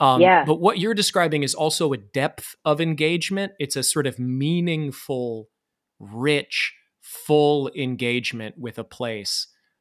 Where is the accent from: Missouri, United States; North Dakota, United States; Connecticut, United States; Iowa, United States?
Iowa, United States; now in New York City, United States; I grew up in Iowa, and now I live in New York City.